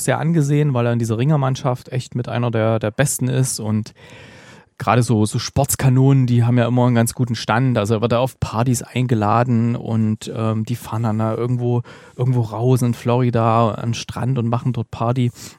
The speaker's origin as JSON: {"language": "German", "region": "Thuringia", "country": "Germany", "tie": "born there", "said": "ein Song, der heißt … Und da hat er sich so ein bisschen über mein Geburtsland sehr auf sehr amüsante Art lustig gemacht."}